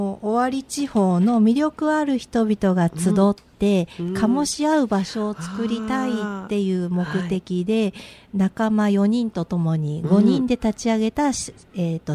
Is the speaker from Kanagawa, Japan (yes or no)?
no; Toyota, Aichi, Japan; 私が豊田市出身なんですけれど